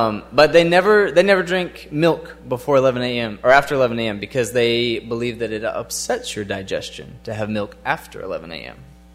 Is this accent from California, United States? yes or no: no; Shannon Hills, Arkansas, United States; now in Dubuque, United States; I grew up here in Shannon Hills. I've been gone for about 6 years. I went to school at Emmaus Bible College and been living in Dubuque, Iowa since then